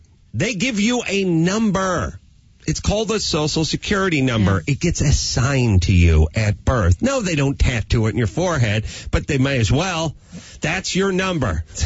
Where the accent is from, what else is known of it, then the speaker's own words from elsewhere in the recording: Los Angeles, California, United States; I mean, like, I'm just from Los Angeles, and I'm sort of annoyed.